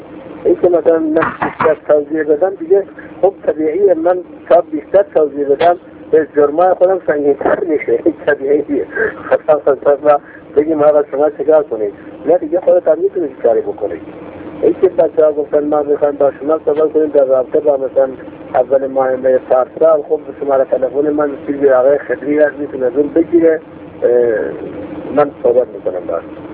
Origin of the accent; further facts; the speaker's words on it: Iran